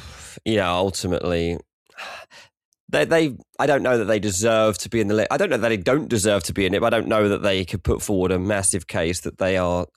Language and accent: English; England, United Kingdom; sadly, as an Englishman, Argentina march on.